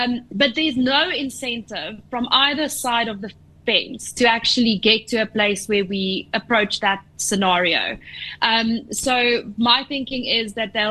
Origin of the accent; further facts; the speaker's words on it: South Africa; And it's difficult for us as South African investors to know exactly what foreigners in particular are thinking at the moment.